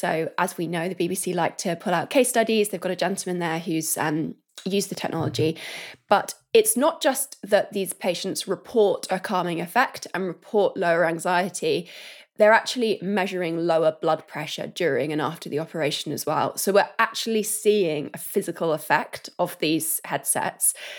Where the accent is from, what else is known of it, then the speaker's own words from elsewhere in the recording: South West England, United Kingdom; Oh, I'm from Cornwall.